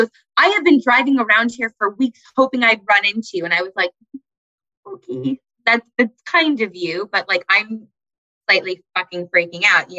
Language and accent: English; Parkland, Florida, United States; I grew up in Parkland, Florida. Like I lived a very sheltered life.